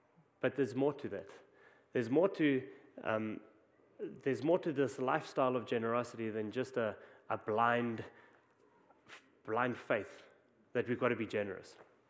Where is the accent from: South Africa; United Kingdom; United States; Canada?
South Africa; And you might hear from my accent that I'm from South Africa